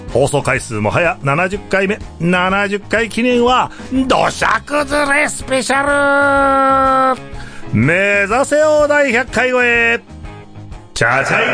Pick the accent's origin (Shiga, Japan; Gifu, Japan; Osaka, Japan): Gifu, Japan; Mizunami; 実はあそこ、なんと私大将の生まれた町、ふるさとの町なんでございますよ。